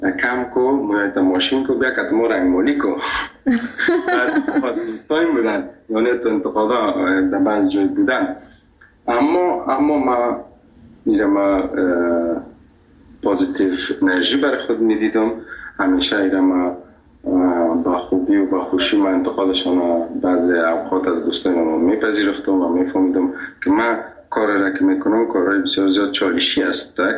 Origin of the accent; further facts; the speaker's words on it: Afghanistan; گفتم از افغانستان.